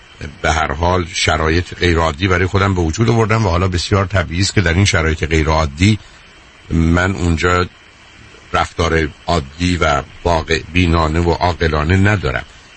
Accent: Iran; now in United States; در ایران به عنوان یه ایرانی یه کمی جایگاه خودم رو میدونستم.

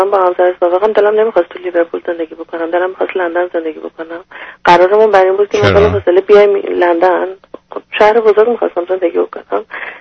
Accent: Iran; moved away; به خاطر نفس کشیدن، به خاطر آزادی در واقع از ایران اومدیم بیرون.

